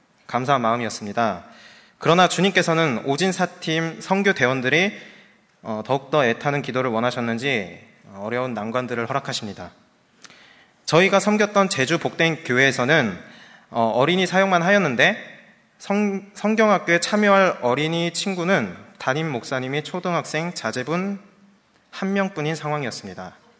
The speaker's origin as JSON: {"language": "Korean", "region": "Jeju", "country": "South Korea", "said": "참고로요 저는 제주도 사람입니다."}